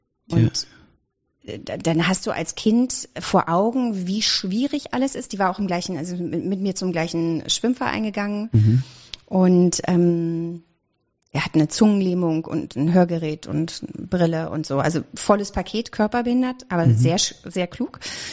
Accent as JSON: {"language": "German", "region": "Berlin", "country": "Germany", "tie": "born or raised there", "said": "wir haben eine Dreizimmerwohnung groß geworden in Berlin, Charlottenburg, damals noch, ne, wie das so war, in West-Berlin."}